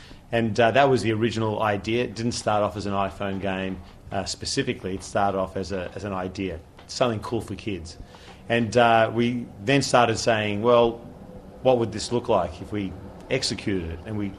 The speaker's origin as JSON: {"language": "English", "country": "Australia", "said": "I'm Australian, so don't adjust your speakers."}